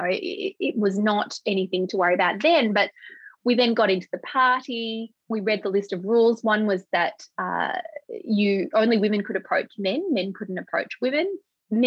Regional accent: Melbourne, Victoria, Australia; We're from Melbourne

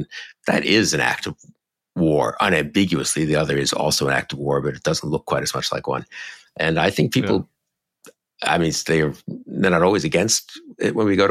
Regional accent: New York City, New York, United States; But where I grew up in the Upper West Side is in that district, solidly in that district, and went to high school there and went to Zabar's.

